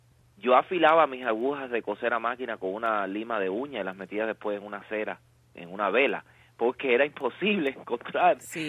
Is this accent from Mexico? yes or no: no; Cuba; porque tú sabes que en Cuba había mucha escasez de todo.